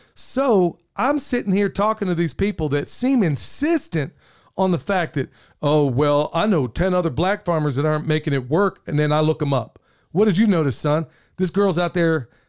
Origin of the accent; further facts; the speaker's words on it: United States; I said, no, I'm an American. I'm an American. That's what I said to them, honestly.